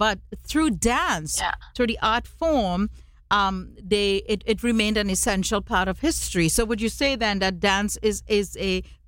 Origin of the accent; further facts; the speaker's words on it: Trinidad & Tobago; in Trinidad and Tobago, where I'm from, I'm Indian, obviously